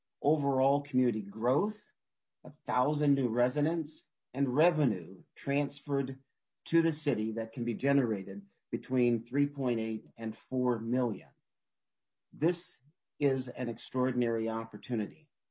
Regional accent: Duluth, Minnesota, United States; We have such in my hometown of Duluth and another one, the Lowry Tunnel.

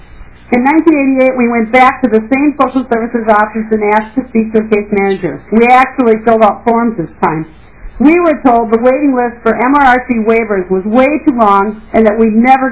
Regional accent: Fairville, Minnesota, United States; I'm from Fairville, Minnesota.

